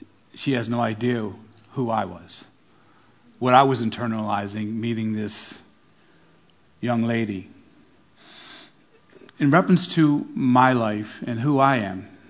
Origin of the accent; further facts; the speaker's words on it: Philadelphia, Pennsylvania, United States; born there; But I was born in North Philadelphia, the inner city of Philadelphia, the youngest of two siblings from my father's previous marriage.